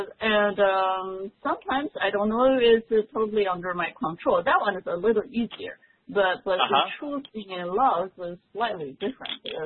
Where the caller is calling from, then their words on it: Taiwan; I'm actually calling from Taiwan.